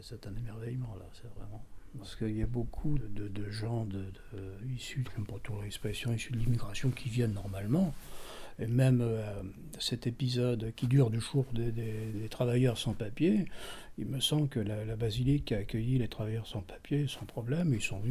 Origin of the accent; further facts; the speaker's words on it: Brittany, France; born there; moved away as an adult; now in Saint-Denis, France; Je suis né en 1947 en Bretagne parce qu'il y a une immigration encore bretonne assez importante à Saint-Denis. Je suis là depuis 1967.